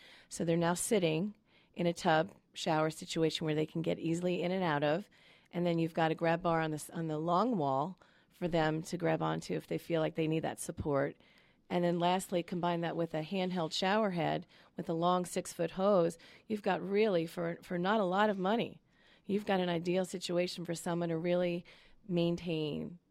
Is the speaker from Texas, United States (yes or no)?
no; New York, United States; moved away as an adult; No, I'm originally from New York State and went to graduate school in Boston and then moved here in 96.